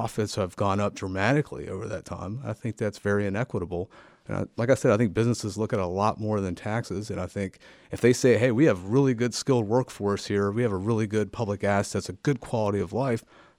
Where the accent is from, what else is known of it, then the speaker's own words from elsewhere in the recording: West Virginia, United States; I'm like, I'm sorry, I'm from West Virginia.